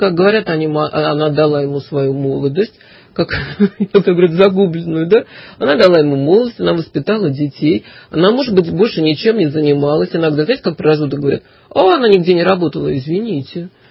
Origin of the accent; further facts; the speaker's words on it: Moscow, Russia; Вообще я коренная москвичка